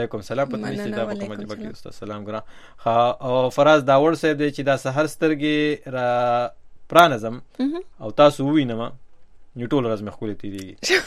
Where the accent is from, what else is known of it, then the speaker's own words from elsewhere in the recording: Khyber Pakhtunkhwa, Pakistan; now in Khost, Afghanistan; زموږ په شمالي وزیرستان کې زه اوس مهاجر يم، په خوست کې يم، په درګه کلی کې يم،